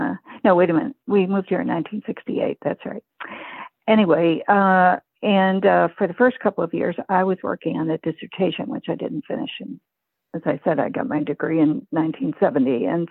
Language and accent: English; Utica, New York, United States; I was born in Utica, New York, which is in upstate New York, not at all New York City, in the Mohawk Valley, and grew up there